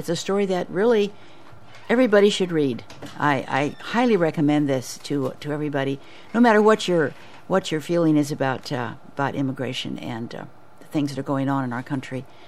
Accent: Newton, Iowa, United States; also born or lived in Pennsylvania / California; now in Mount Pleasant, United States; I grew up in Newton, actually, which is kind of the center of the state, and then went to the University of Iowa, and then I've lived in Pennsylvania and lived in California

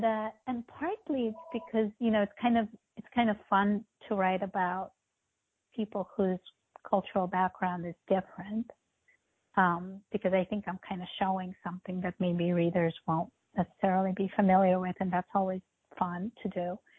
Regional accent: Moscow, Russia; moved away; So I was born in Russia, I mean, in Moscow. And I grew up in Moscow, and I still have some family there.

